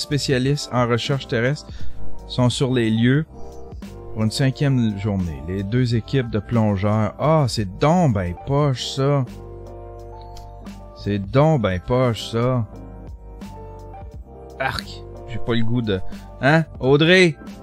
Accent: Macamic, Quebec, Canada; now in Val-d'Or, Canada; Ouais, je suis à Val-d'Or et j'ai passé mon enfance à Macamic.

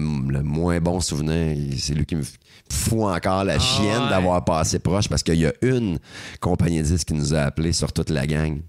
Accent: Drummondville, Quebec, Canada; Puis on était comme, man, puis c'était chez nous à Drummond en plus.

